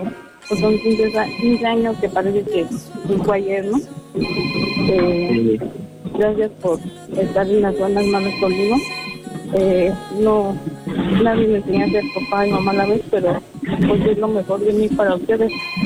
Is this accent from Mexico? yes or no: yes; Chimalhuacán, State of Mexico, Mexico; Chimalhuacán.